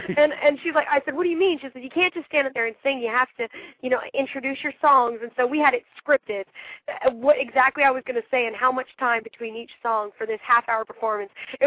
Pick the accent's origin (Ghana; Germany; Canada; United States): Canada; of course, being Canadian, she's one that I really, you know, took a liking to right off the bat.